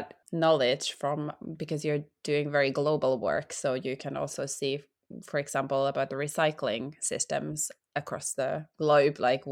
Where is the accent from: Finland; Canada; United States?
Finland; I'm personally from Finland, and we do have a lot of that forest